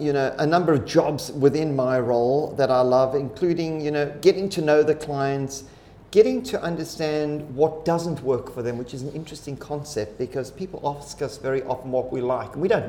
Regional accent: South Africa; moved away as an adult; now in Sydney, Australia; Got my real estate age license at 19 years old when I grew up in South Africa, and then went to work in the UK in the last 24 years in Sydney.

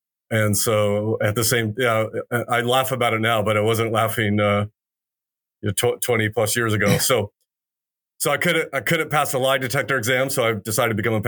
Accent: Huntington Beach, California, United States; I grew up in Southern California and just south of LA in a little beach town, Huntington Beach, as a non-believer and in a non-believing family.

